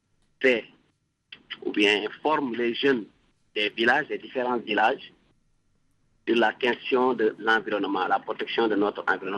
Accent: Ziguinchor, Senegal; Oui, je suis Sénégalais d'origine de Ziguinchor.

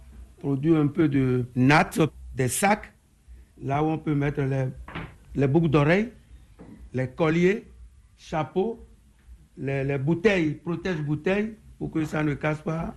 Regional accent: Ganvie, Atlantique, Benin; Oui, moi, je suis né à Ganvier.

